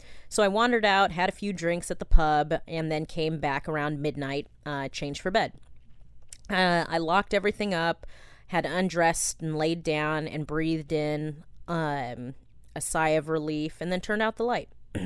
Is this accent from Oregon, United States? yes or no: yes; Ashland, Oregon, United States; over breakfast in my hometown of Ashland, Oregon